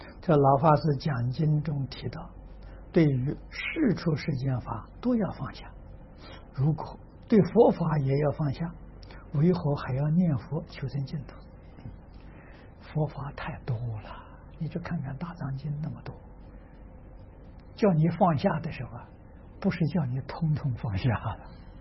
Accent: Tangchi, Anhui, China; 那所以我在汤池，我的家乡那个地方偏僻，啊，是小城市偏僻

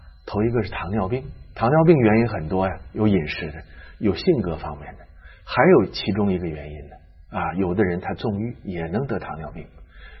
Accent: China; 我们中国人讲报应啊，

